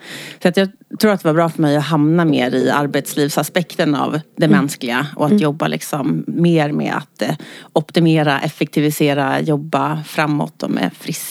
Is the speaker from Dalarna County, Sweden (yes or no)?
no; Stockholm, Stockholm County, Sweden; Ja, men så är jag uppvuxen i Skärholmen. Och sen när det var dags för gymnasiet så kände jag, gud vad stökigt det är här i Skärholmen.